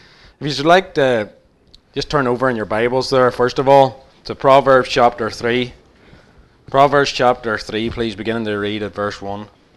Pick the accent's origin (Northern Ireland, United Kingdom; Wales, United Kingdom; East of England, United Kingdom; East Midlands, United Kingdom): Northern Ireland, United Kingdom; Lisburn; born there; I was born in Lisburn, in Langham Valley Hospital. I was brought up in a Christian home.